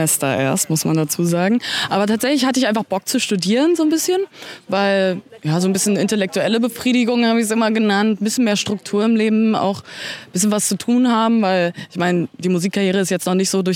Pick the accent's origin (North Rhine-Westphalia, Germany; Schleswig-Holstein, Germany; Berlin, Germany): Berlin, Germany; und ich bin in Heinersdorf tatsächlich aufgewachsen. Ich war hier im Kindergarten, habe hier meine Freunde und alles